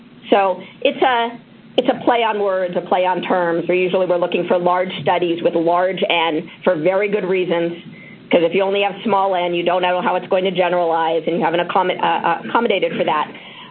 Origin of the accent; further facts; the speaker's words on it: California, United States; Growing up in California, I am a Californian when it comes to a broader notion of health and wellness.